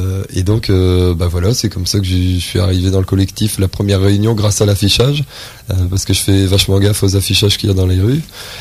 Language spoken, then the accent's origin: French; Arras, Hauts-de-France, France; Alors enfin moi je suis d'Arras dès le départ quoi. Je suis né ici